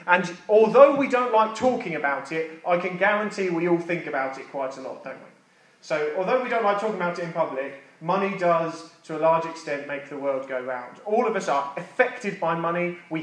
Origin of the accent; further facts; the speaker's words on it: United Kingdom; One, because we're British, many of us are, so we find it naturally quite difficult to talk about money.